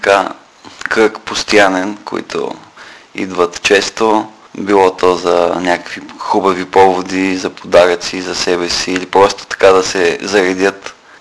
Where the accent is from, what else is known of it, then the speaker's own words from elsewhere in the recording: Dobrich, Dobrich Province, Bulgaria; Аз съм почнал от Добрич, като ученик да рисувам и винаги се завръщам тук с някакъв заряд